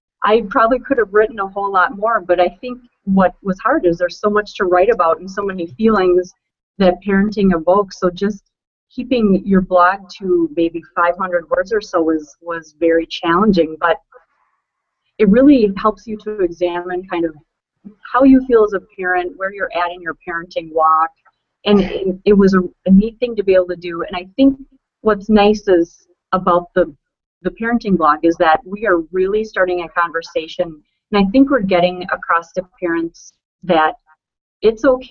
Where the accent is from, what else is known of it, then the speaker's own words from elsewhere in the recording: Richfield, Wisconsin, United States; I'm from Richfield, Wisconsin